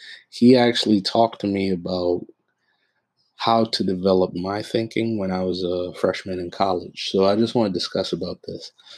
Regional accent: Nairobi, Kenya; I'm not a minority Black man because I wasn't taught to think like that. I am originally from Nairobi, Kenya, and I was born and raised there, and I was raised in a majority African country.

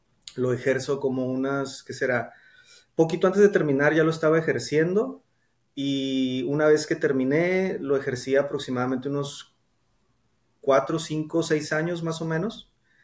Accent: Tijuana, Baja California, Mexico; yo soy nacido en Tijuana, Baja California, raro tijuanense que es 100%, ya que mis padres también son de Tijuana.

